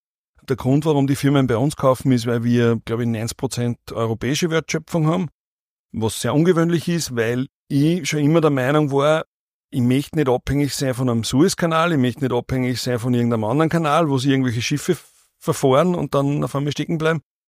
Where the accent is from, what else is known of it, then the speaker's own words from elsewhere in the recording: Steinerkirchen, Upper Austria, Austria; born there; bin ein gebürtiger Steinerkirchner, also eine richtiges Landei, wenn man so will